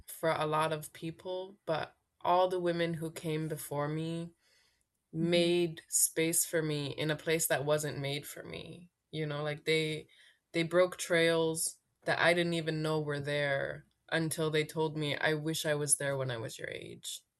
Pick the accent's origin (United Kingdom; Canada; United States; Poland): Canada; Gutjok, Quebec; from Gutjok, Nunavik. I am the middle kid of three girls. I never really know how to answer that. Gutjok is where I'm from